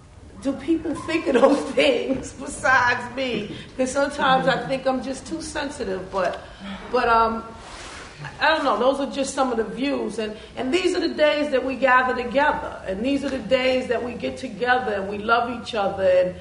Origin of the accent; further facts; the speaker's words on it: New York City, New York, United States; Because this is not a ghetto. I'm from Harlem. this is beautiful.